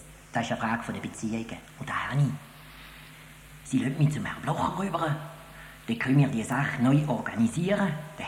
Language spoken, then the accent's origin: German; St. Gallen, Switzerland; Ich bin ein St. Galler. Klar.